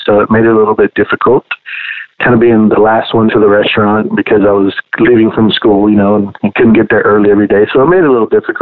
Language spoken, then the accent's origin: English; Houston, Texas, United States; So I was born in Houston, Texas, born and raised.